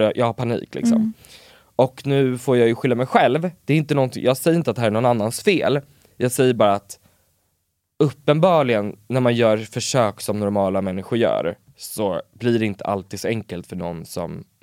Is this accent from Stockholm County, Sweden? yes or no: no; Örebro, Örebro County, Sweden; Jag är ju från Örebro.